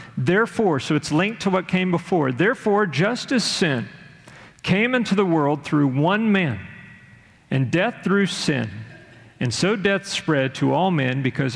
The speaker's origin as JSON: {"language": "English", "town": "Conroe", "region": "Texas", "country": "United States", "tie": "born or raised there", "said": "When I was a kid growing up in my hometown of Conroe, Texas, which is just north of Houston"}